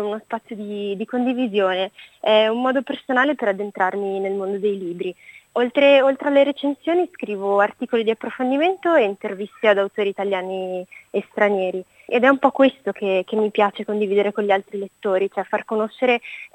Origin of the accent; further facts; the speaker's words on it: Genoa, Liguria, Italy; ogni tanto torno anche nella mia città di mare. Io in realtà sono di Genova